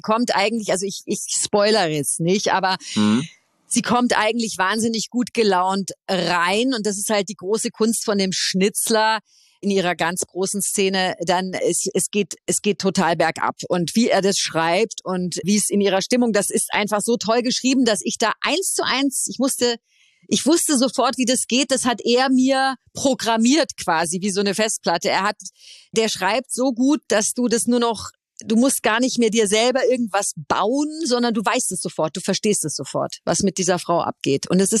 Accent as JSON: {"language": "German", "town": "Munich", "region": "Bavaria", "country": "Germany", "lives_now": "Hamburg, Germany", "said": "Also ich muss ja immer noch an mir arbeiten als Bayerin, dass ich nicht die ganze Zeit schimpfe."}